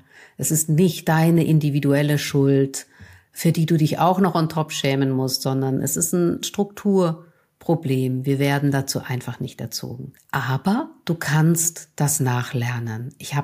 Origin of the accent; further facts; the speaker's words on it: Vienna, Austria; ich komme aus Wien und da schleichen sich immer wieder mal die österreichischen Worte ein.